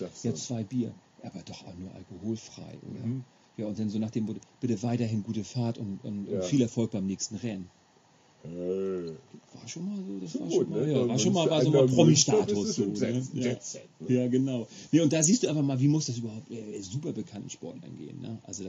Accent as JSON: {"language": "German", "region": "Schleswig-Holstein", "country": "Germany", "tie": "born there", "said": "Nee, ich bin gebürtiger Schleswig-Holsteiner quasi."}